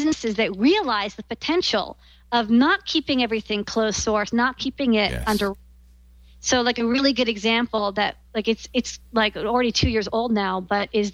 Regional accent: Boston, Massachusetts, United States; Thing is, I grew up in Boston

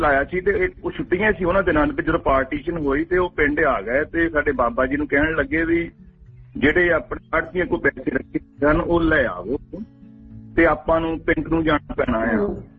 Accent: Jandiala, Punjab, India; ਪਿੰਡ ਜੜਿਆਲਾ ਸਾਡਾ, ਨੂਰ ਮਿਲ ਜਲੰਧਰ ਦੇ ਡਿਸਟ੍ਰਿਕਟ ਦੇ ਵਿੱਚ

